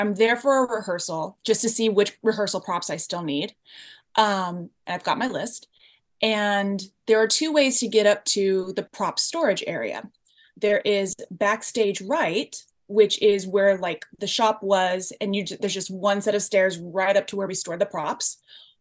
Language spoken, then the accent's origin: English; Columbus, Indiana, United States; also born or lived in Texas; I am from Indiana. I grew up in Texas until I was 12, and then we moved to Columbus, Indiana, which is a real place, I promise.